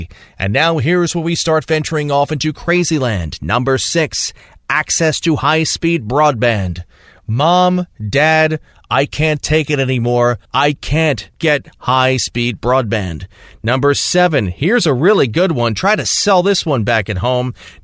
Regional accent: New Jersey, United States; Number 7, my home state, New Jersey.

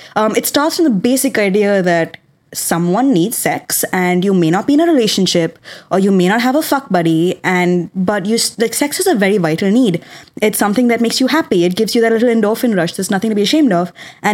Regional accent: Delhi, India; I'm also from Delhi.

